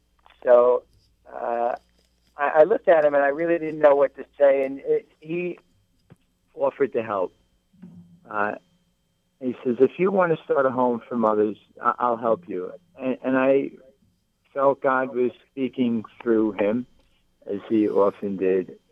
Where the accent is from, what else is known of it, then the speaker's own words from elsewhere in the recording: Elmont, New York, United States; You know, I grew up on Long Island. I grew up in Elmont.